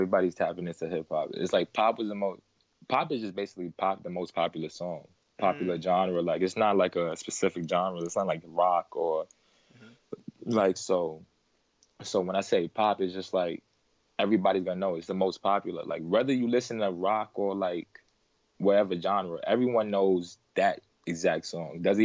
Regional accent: New York City, New York, United States; also born or lived in Connecticut; now in -; I'm from the Bronx.

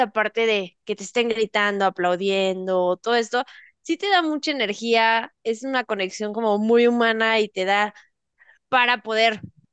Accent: Mexico; No, somos mexicanos, no kenianos.

